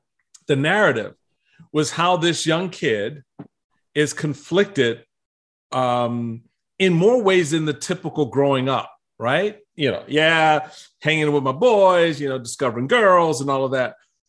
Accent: Washington, District of Columbia, United States; I grew up in Washington, D.C., unexposed to a lot of things

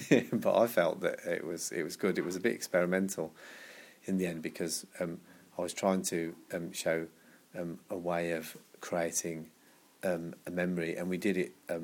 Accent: Sunderland, North East England, United Kingdom; born there; now in Birmingham, United Kingdom; Well, I'm from England. I was born in Sunderland, which is in the northeast of England, but I've lived for a long time in Birmingham and I work in Birmingham too.

